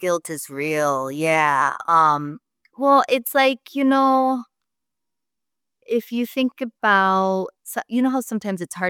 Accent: Florida, United States; I'm in Minnesota. I'm from Florida.

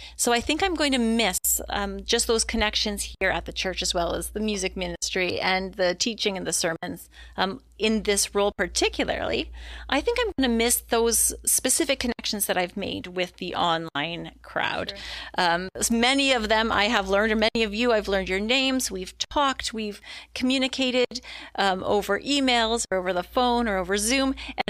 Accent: Sarnia, Ontario, Canada; I myself am an Ontario native. I grew up here in Ontario, in Sarnia, Ontario. I came from a big big extended family. I have a brother and a twin sister. And I just had a lovely upbringing there, lived near the water, Lake Huron.

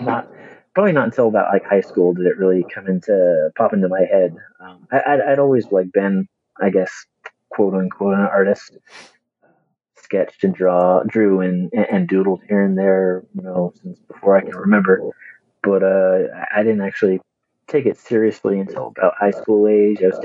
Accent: Oregon, United States; also born or lived in Washington; I actually, native to the Pacific Northwest here. I was born in Oregon, raised partly in the Vancouver, Portland area of Washington, Oregon.

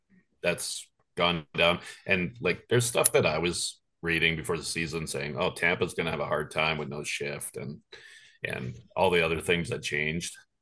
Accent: Canada; Like, we're Canadian.

